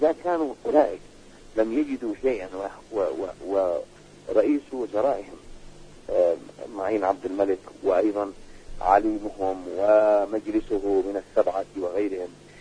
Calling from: Sanaa, Amanat Al Asimah, Yemen; أن بعض الأشخاص هنا في صنعاء، وأنا أحددك الآن من صنعاء

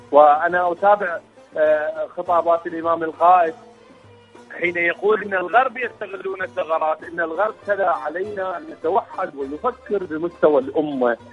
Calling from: Iraq; من العراق، شكرا جزيلا لكم

